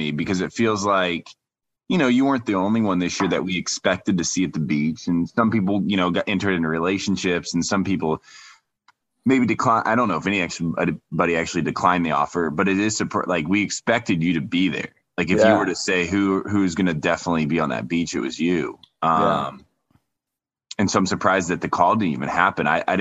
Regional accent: Indiana, United States; Yeah, so I'm from Northern Indiana. I'm glad you represented well. The Midwest is still strong.

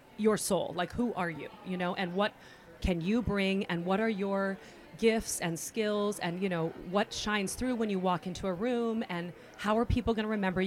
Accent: California, United States; I'm from California

